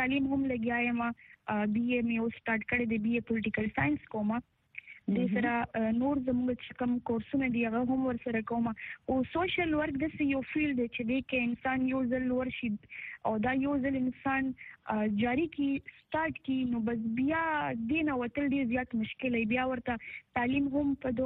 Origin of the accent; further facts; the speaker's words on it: Peshawar, Khyber Pakhtunkhwa, Pakistan; زه بیسیکلی هم د پېښور یم، د پېښور سره تعلق لرم او د عبدالری کلی یم.